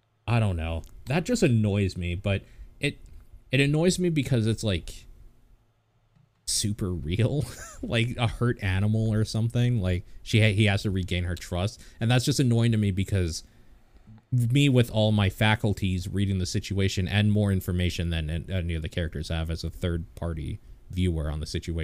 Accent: England, United Kingdom; but I mean, we're English, so.

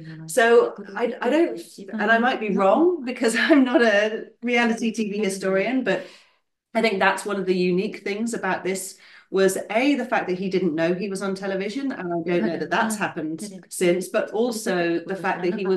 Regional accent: Kathmandu, Bagmati, Nepal; I live in Nepal. So I grew up in Nepal, in Kathmandu.

